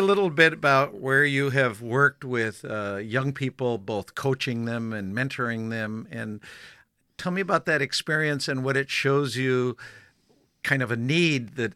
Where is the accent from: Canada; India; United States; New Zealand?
Canada; first language German; English is a second language; I was raised with German being my first language. And I learned my English, of course, when we moved to Canada at age four.